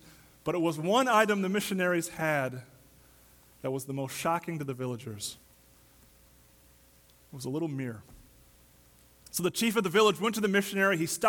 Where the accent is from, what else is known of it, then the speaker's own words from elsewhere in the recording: Wausau, Wisconsin, United States; First house I grew up in Wausau, Wisconsin, this little yellow house on a street called Plummer Street.